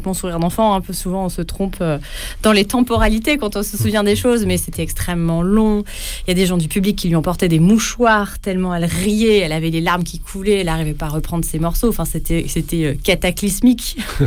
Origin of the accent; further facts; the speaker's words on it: Arles, Provence-Alpes-Côte d'Azur, France; il y avait un super festival quand j'étais enfant à Arles